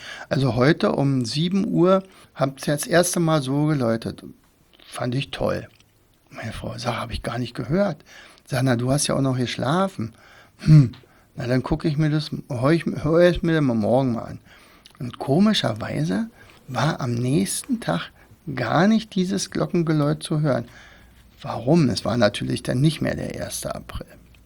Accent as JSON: {"language": "German", "town": "Rauen", "region": "Brandenburg", "country": "Germany", "tie": "born or raised there", "said": "Rauen ist mein Heimatdorf, 2000 Einwohner."}